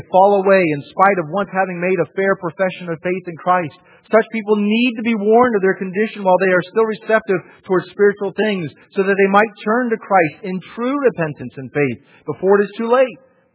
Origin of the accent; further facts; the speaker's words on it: United States; Because I'm not British. I do think about our president, though, because I'm an American.